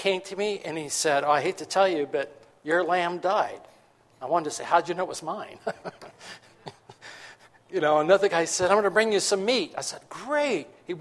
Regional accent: Los Angeles, California, United States; And I grew up in Los Angeles. I was a city guy.

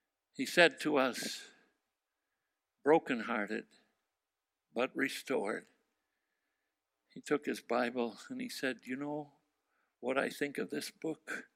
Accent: Montana, United States; born there; I was born in Montana while the U.S. was fighting a war against his country in Germany.

